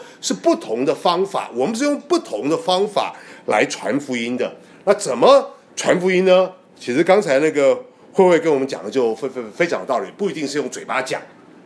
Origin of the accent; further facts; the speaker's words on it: Hong Kong; 好像是我从香港来会比我知道